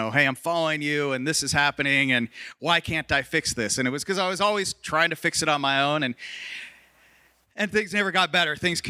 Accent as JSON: {"language": "English", "town": "Wichita", "region": "Kansas", "country": "United States", "tie": "born or raised there", "also_born_or_lived": "New Mexico, United States / Texas, United States", "said": "So I was born in New Mexico, growing up, lived there, lived in Texas, and then ended up in Wichita."}